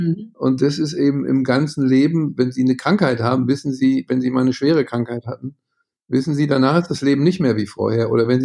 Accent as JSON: {"language": "German", "country": "Germany", "moved": "yes", "lives_now": "Vienna, Austria", "said": "seit 20 Jahren wohne ich freiwillig als Deutscher in Wien und kann sagen, das ist eigentlich auch eine sehr schöne Stadt, auch übrigens ja mit einer langen Medizingeschichte. Ja, man lebt hier gerne, aber ich sehe mich natürlich als Europäer."}